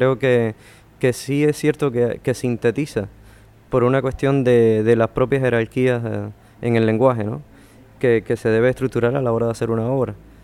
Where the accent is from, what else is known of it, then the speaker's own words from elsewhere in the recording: Havana, Cuba; vengo de La Habana